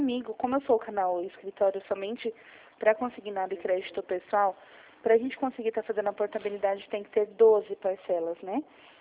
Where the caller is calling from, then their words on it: Jundiaí, São Paulo, Brazil; Não, eu sou aqui de Jundiaí.